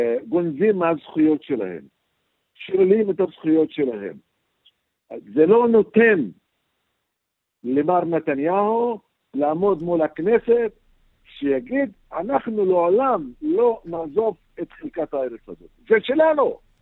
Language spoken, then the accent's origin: Hebrew; Palestine; Hebrew is a second language; האם אני כפלסטיני צריך לקבל את זה?